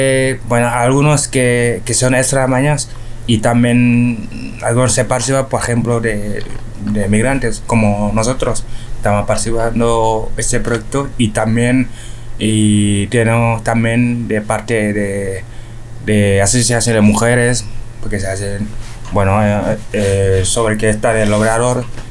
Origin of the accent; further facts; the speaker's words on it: Senegal; now in Carcaboso, Spain; bueno, tengo 20 años, eso, y vengo de Senegal.